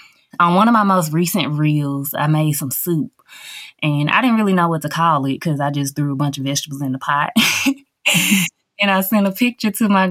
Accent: Covington, Tennessee, United States; Yes, Covington, Tennessee.

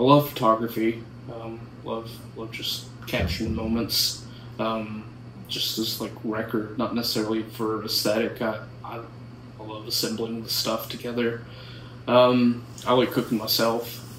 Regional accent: Saltillo, Mississippi, United States; Well, I grew up in North Mississippi around Tupelo in a little town called Saltillo.

